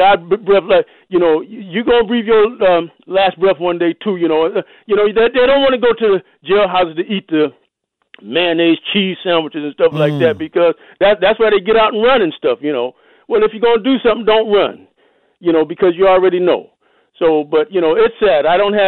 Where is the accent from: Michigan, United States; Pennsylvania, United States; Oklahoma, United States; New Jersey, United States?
Michigan, United States; Detroit; I was born in Detroit, you know, and I grew up listening to all my mother's and father's records and stuff there, you know.